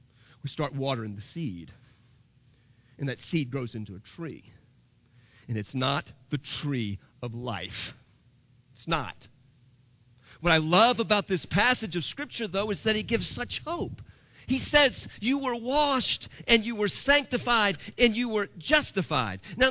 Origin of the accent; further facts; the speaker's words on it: New Orleans, Louisiana, United States; I grew up in a port town. I grew up in New Orleans, Louisiana.